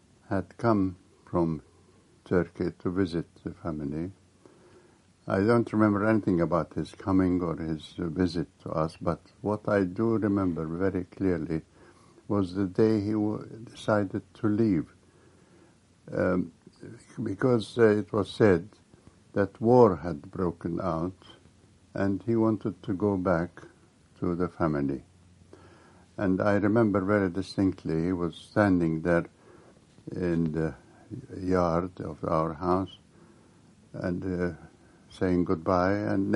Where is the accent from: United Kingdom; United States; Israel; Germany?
Israel; Jerusalem, Jerusalem District; And we lived there. And I was born in Jerusalem in Jerusalem, 1911.